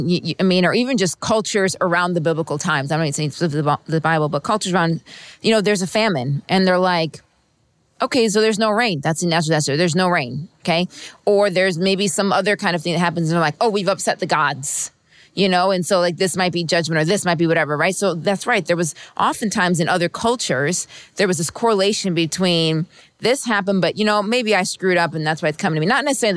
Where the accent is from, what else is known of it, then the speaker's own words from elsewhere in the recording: New York, United States; She's from Florida and I'm from New York.